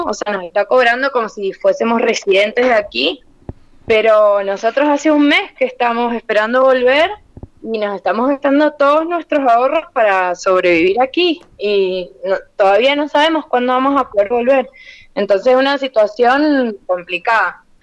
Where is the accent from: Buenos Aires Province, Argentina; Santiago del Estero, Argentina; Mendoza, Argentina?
Mendoza, Argentina; San Rafael; nosotros somos una familia de San Rafael que justo estábamos de vacaciones.